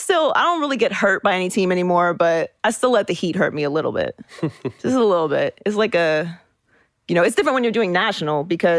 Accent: Pittsburgh, Pennsylvania, United States; So I was born and raised in Pittsburgh.

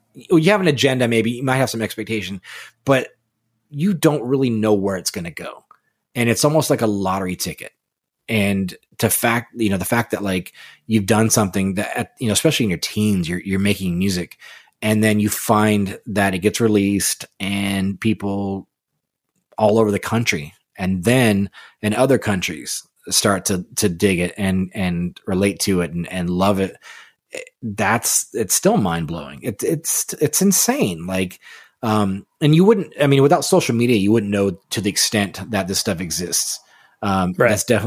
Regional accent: California, United States; now in Connecticut, United States; Taxes here are high for here, but I'm a Californian.

